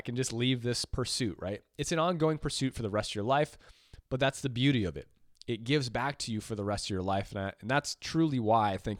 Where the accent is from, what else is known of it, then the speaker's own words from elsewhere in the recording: Boston, Massachusetts, United States; I don't remember, because I grew up in Boston. I don't remember them doing this in Massachusetts, actually.